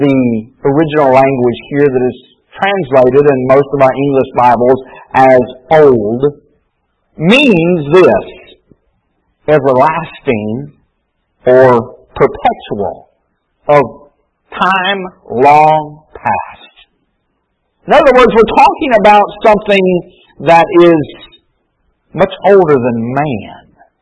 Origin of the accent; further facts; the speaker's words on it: Florence, Alabama, United States; now in Huntsville, United States; When I was growing up in Florence, Alabama, there's a section in North Florence called 7 points.